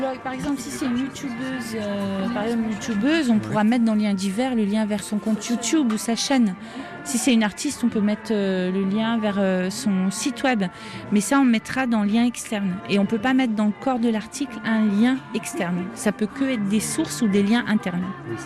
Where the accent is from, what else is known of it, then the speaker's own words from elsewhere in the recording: France; Moi, en tant que Française, travaillant à l'Université de Genève